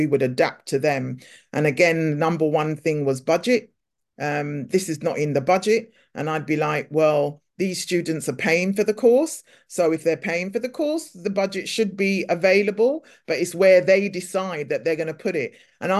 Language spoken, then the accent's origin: English; United Kingdom; I'm Black British, I was born here, I was raised here, of Caribbean descent